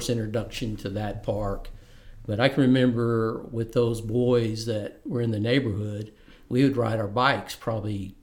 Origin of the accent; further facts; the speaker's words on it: Memphis, Tennessee, United States; I was raised in Memphis, Frazier area of Memphis.